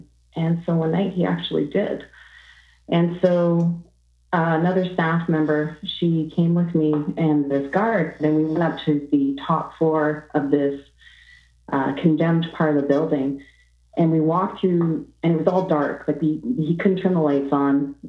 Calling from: Ontario, Canada; calling from Ontario, Canada.

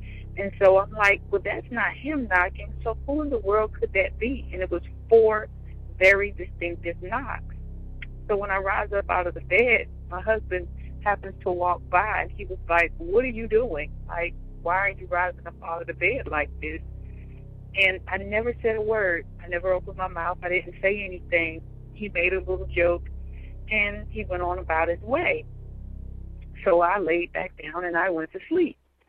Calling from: Roanoke, Virginia, United States; I'm calling from Roanoke, Virginia.

